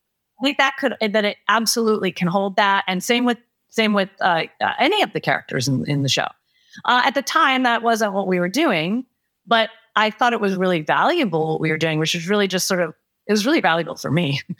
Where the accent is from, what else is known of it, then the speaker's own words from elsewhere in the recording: New York, United States; I want to live in New York. I'm a New Yorker. My kids are New Yorkers.